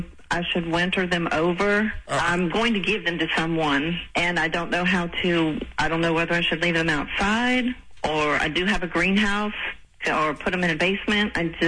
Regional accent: Butler, Kentucky, United States; Yes, I'm from Butler, Kentucky.

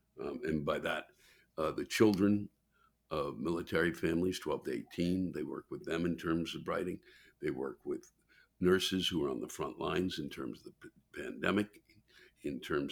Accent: Massachusetts, United States; I grew up in Massachusetts, and we're very into talking about pilgrims and Indians.

